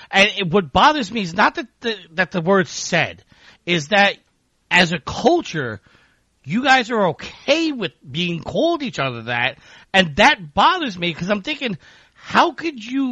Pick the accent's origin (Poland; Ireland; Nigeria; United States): Ireland; Yes, I am Irish.